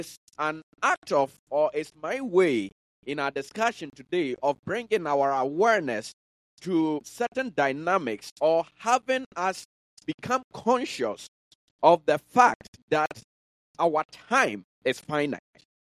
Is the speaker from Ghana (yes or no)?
yes; Ghana; now in United States; when I was growing up in Ghana, if anybody, let's say, below the age of 35 became wealthy, became a millionaire, chances are society looked down upon them and said that they were using some ulterior methods to gain wealth. And so I, by the grace of God, I came to the U.S.